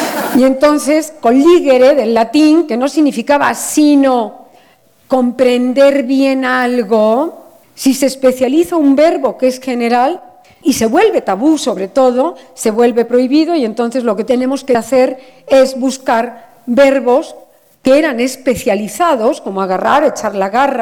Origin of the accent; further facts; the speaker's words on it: Mexico; nos vamos a identificar como mexicanos, en la entonación, es en los coloquiales y populares, pues porque no pasan por el rasero de la escuela.